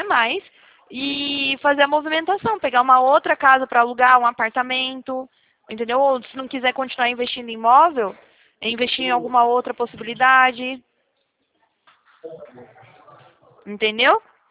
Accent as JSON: {"language": "Portuguese", "town": "Salvador", "region": "Bahia", "country": "Brazil", "tie": "born or raised there", "also_born_or_lived": "Itabuna", "lives_now": "São Paulo, Brazil", "said": "Agora eu tô aqui em São Paulo, né? Mas eu morava, na verdade, eu cresci, sabe? Eu cresci em Salvador, né? Lá no, no, na capital mesmo. Isso. Isso. Morava bem pertinho da praia também. Mas depois eu fui pro interior."}